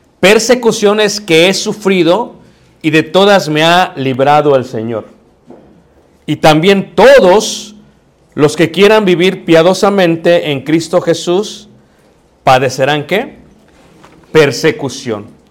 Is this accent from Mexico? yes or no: yes; Mexico; aunque pensamos automáticamente como mexicanos que langosta es como un grillo, como un chapulín